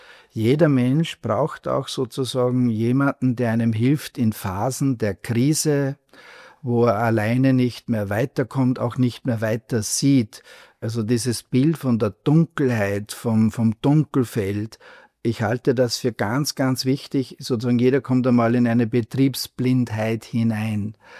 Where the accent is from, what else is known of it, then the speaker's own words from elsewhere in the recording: Austria; bei uns in Österreich